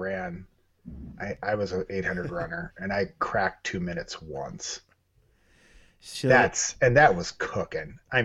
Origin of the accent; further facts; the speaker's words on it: Wisconsin, United States; I'm from Wisconsin